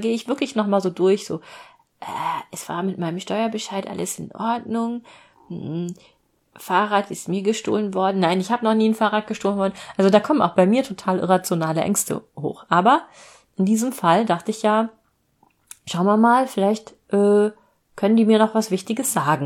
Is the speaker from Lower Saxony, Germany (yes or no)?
yes; Hanover, Lower Saxony, Germany; Und wenn man meine Heimatstadt Hannover googelt